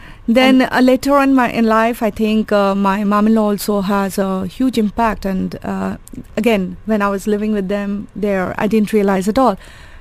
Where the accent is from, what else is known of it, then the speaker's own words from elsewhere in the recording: Kolkata, West Bengal, India; I grew up in Calcutta, and very typical Bengali parents.